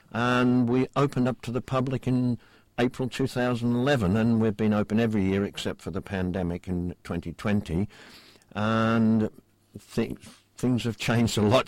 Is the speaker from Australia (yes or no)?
yes; Melbourne, Victoria, Australia; moved away as an adult; now in United Kingdom; I was born in Melbourne, Australia, grew up there, and my family's still there. Went off to see the world, landed in the UK